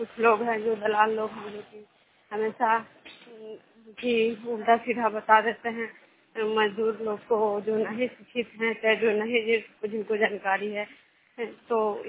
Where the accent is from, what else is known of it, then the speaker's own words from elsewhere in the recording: Bihar, India; मैं विष्णुपुर ग्राम खजरा पंचायत नालंदा जिला नर्मदा सपर के निवासी हूँ।